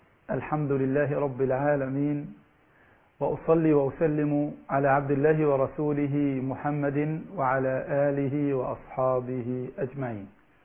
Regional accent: Egypt; عندنا في مصر مشكلة اقتصادية كبيرة

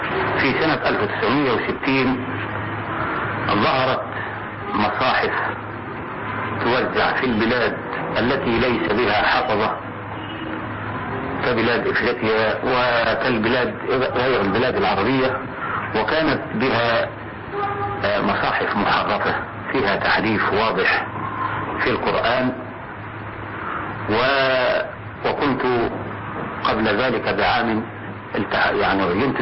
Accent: Shubra al-Namla, Gharbia, Egypt; ولدت في قرية بمحافظة الغربية تسمى شبرا النملة مركز طنطا محافظة الغربية ونشأت بهذه القرية

